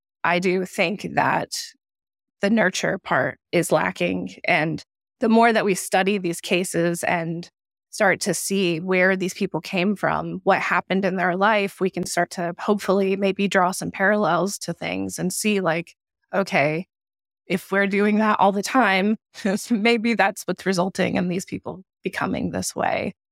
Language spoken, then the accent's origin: English; South Carolina, United States; And I am from South Carolina. I grew up in the South.